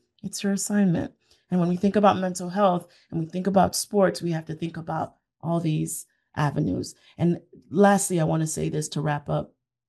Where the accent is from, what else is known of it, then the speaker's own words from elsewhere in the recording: Florida, United States; I'm an island girl. I told you that earlier. And so I think about, growing up in South Florida